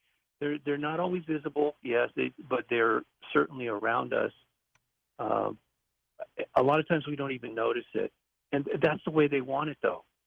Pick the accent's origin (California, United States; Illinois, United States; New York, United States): California, United States; Malibu; I got to meet Frank Capra Sr. when I was growing up in Malibu.